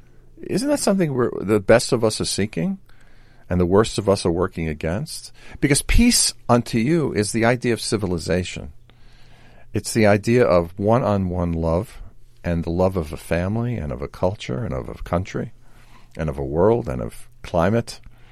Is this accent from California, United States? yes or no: no; New York, United States; being a New Yorker, I was able to go and hear Nathan Milstein play the Bach Chaconne live.